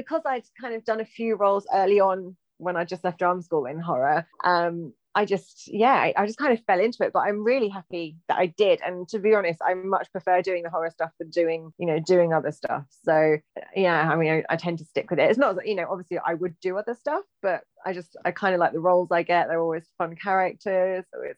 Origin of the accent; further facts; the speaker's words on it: East of England, United Kingdom; I didn't grow up in London. I grew up in Norfolk, which is, out in the countryside.